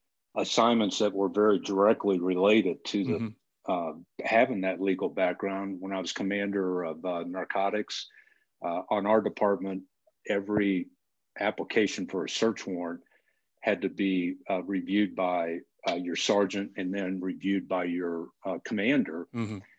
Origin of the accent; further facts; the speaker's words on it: Ireland; born there; Well, actually, first of all, I'm adopted. So I was born in Ireland.